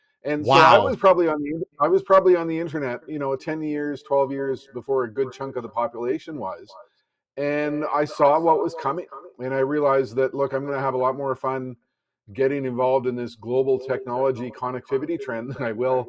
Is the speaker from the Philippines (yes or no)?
no; Canada; I'm Canadian.